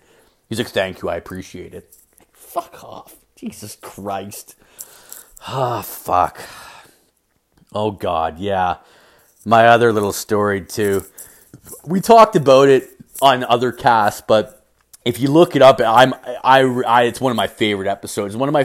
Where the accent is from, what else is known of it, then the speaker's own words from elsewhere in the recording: Ireland; He's like the northern Irish part of the island. I'm from the southern part of Ireland.